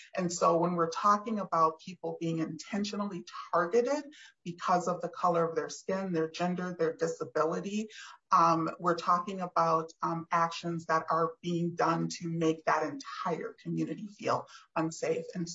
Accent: St. Paul, Minnesota, United States; When I was a kid growing up in St. Paul, my parents were close friends with another Black couple from the church that we attended.

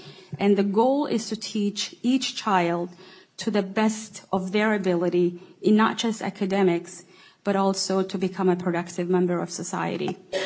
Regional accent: Somalia; now in United States; I've lived in many states. Obviously, I'm from Somalia. I've lived in many other countries and other continents.

